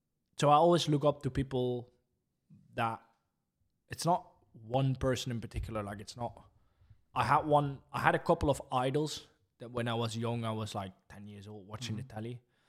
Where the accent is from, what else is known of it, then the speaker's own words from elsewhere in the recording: Spalbeek, Limburg, Belgium; Spalbeek. So that's it's a joke, but that's my hometown and it's very, very small. We don't even have a lake or a pool.